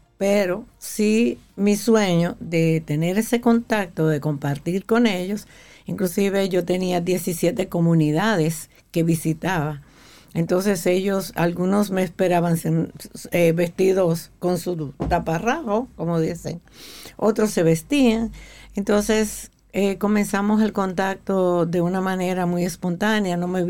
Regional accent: Dominican Republic; en mi país, que amo, mi República Dominicana

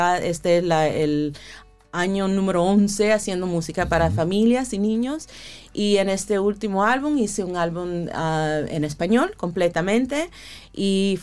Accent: Moca, Puerto Rico; also born or lived in United States; Mi mamá es de Moca, yo uh-huh. me crié en Moca, yo nací en los Estados Unidos

